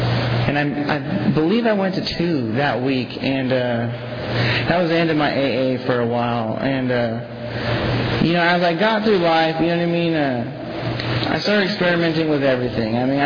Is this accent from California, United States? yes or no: yes; Visalia, California, United States; I grew up here in Visalia, and I didn't have any like childhood traumatic experiences